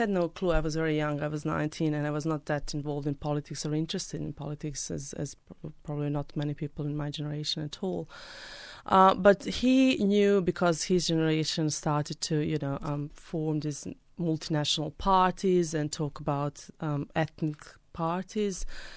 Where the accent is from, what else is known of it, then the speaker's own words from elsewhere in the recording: Bosnia & Herzegovina; So I grew up in former Yugoslavia. I was born in Bosnia and Herzegovina, or Socialist Federative Republic of Yugoslavia, in 1973.